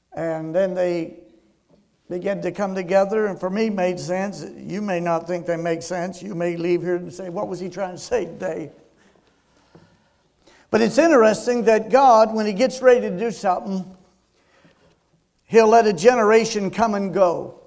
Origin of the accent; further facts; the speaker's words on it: Ventura, California, United States; But I often think, oh, Ventura. I loved growing up in Ventura.